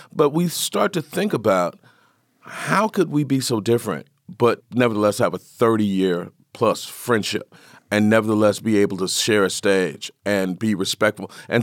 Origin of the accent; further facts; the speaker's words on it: Detroit, Michigan, United States; as a kid growing up in Detroit, I actually watched